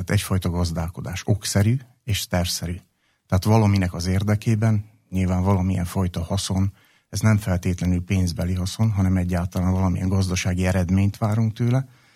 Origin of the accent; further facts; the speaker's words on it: Véménd, Baranya, Hungary; Én Véménről származom, ahol a falu határában egyből ott van az erdő, és a gyerekkoromban biciklivel, gyalog nagyon sokat jártam azokat az erdőket